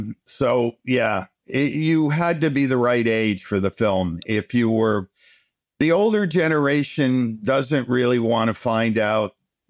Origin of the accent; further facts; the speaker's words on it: New York, United States; also born or lived in Pennsylvania, United States; I grew up in New York and Pennsylvania, went to school in Boston at the Museum of Fine Arts School